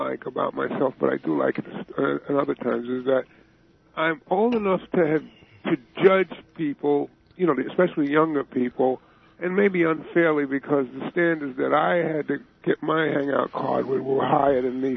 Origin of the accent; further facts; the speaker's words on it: New York City, New York, United States; In New York City.